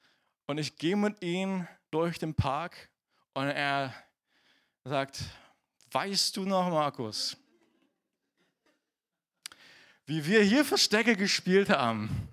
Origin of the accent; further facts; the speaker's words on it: Wörlitz, Saxony-Anhalt, Germany; im Wörlitzer Park, das ist da, wo ich aufgewachsen bin in Wörlitz